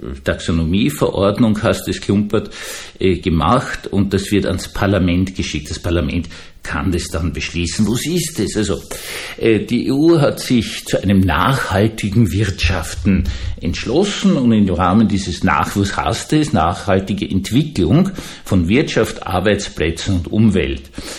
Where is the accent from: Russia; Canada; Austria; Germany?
Austria; gerade für mich als Österreicher